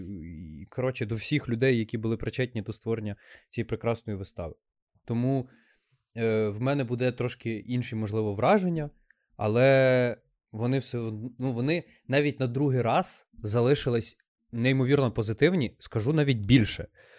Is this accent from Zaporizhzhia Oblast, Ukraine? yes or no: no; Khmelnytskyi, Khmelnytskyi Oblast, Ukraine; Я сам родом із Хмельницького